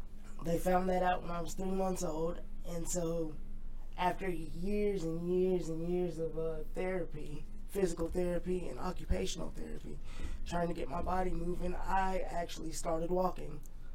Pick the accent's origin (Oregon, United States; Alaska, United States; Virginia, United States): Alaska, United States; also born or lived in Seattle, United States; Originally, I'm not originally from here, by the way.